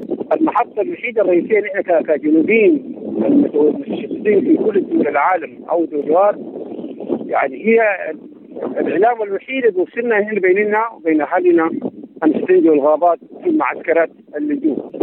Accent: South Sudan; انا زول جنوبي بس جنوبي في كل الولايات الجنوبيه العشره، محل ما امشي انا زول جنوبي

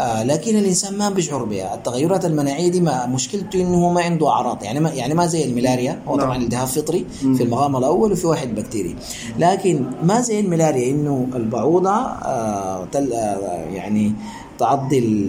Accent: Sudan; غالب الالتهابات الموجودة عندنا في السودان, طبعا موجود عندنا في السودان هنا في الجزيرة

